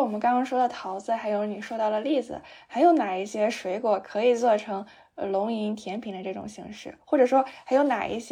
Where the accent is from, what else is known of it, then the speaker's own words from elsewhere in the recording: China; now in United States; 我们从中国过来或者我们这些华人